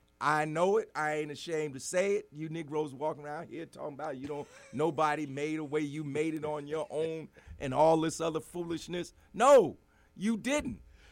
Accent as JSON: {"language": "English", "town": "Newark", "region": "New Jersey", "country": "United States", "said": "Well, I came from Newark."}